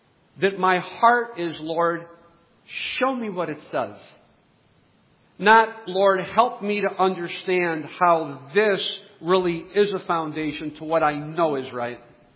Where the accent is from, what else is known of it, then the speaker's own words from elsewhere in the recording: United States; I mean, I'm an American. We're the good guys, right?